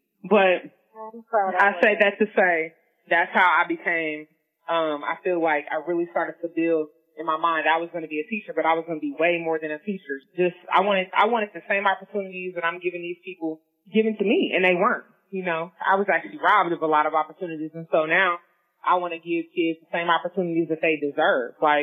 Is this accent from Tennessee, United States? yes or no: no; Oakland, California, United States; but I grew up in Oakland. I went to school in Pittsburgh, which is like 30 miles away